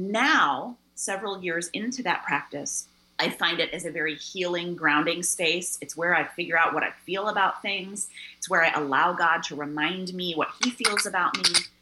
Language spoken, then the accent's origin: English; Chicago, Illinois, United States; Well, you know, growing up in Chicago, all my friends are Catholic. all my best friends from growing up are Catholic.